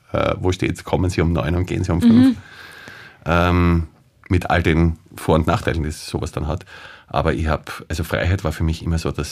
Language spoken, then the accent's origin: German; Salzburg, Austria; born there; now in Krems, Austria; ich bin gebürtiger Salzburger, der in Wien für ganz Österreich arbeitet, aber in Krems lebt.